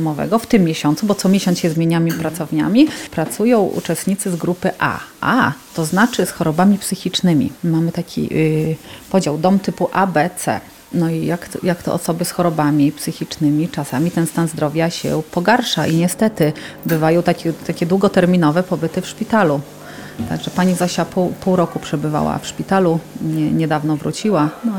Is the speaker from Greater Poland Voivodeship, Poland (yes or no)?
no; Tuczna, Lublin Voivodeship, Poland; Ja sama z Tucznej.